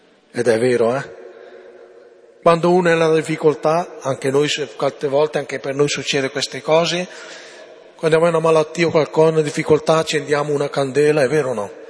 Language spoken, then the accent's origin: Italian; Cisano Bergamasco, Lombardy, Italy; Quando la prima volta sono tornato, ho celebrato nel mio paese, a Cisano Bergamasco